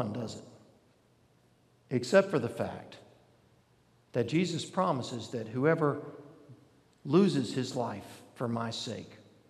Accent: Georgia, United States; growing up in the Atlanta suburbs, I didn't meet a lot of farmers, period, okay?

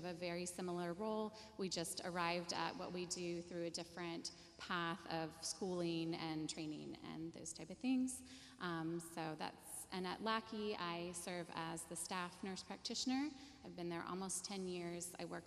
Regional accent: Harrisonburg, Virginia, United States; I grew up in Harrisonburg, Virginia, about 3 hours away. I grew up going to a Mennonite church there, and I have one brother.

